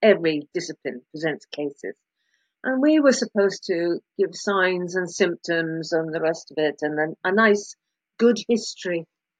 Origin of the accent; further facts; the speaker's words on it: Scotland, United Kingdom; now in England; I'm a Scot, but I have worked all my life in England, I suppose, all my working life in England.